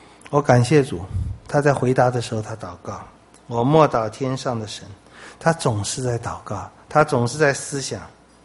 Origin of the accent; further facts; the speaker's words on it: China; 我想我们中国人对这个也是特别的有戚戚焉